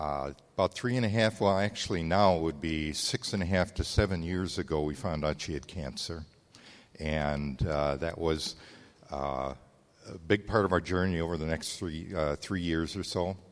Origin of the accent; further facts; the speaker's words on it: Japan; I grew up in Japan. My parents were missionaries.